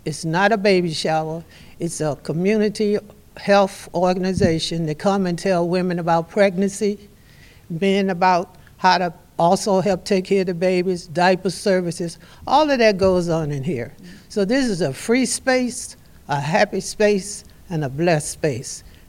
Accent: Alexandria, Virginia, United States; I'm from Alexandria, Virginia. Back in my days, I'm 80. Back in my days, there were no libraries.

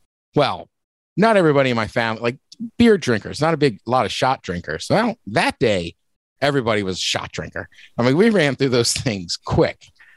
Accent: Seattle, Washington, United States; Like you talk to people that work at a brewery on the East Coast and I'm like, oh, yeah, I'm from Seattle.

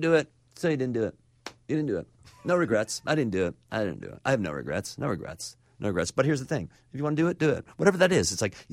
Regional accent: Chicago, Illinois, United States; now in Los Angeles, United States; To be a Chicagoan in L.A. is huge.

